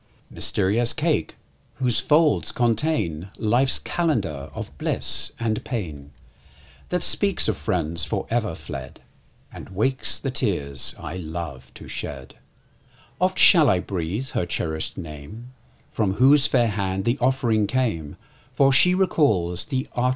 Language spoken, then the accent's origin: English; England, United Kingdom; When I grew up in England, of course, Boxing Day to us was just, you know, the day after Christmas.